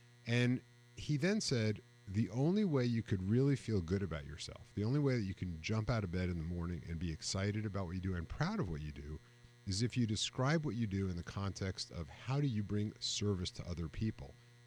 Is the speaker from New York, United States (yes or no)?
yes; Yonkers, New York, United States; Yeah, look, I grew up in Yonkers, about a mile from the track.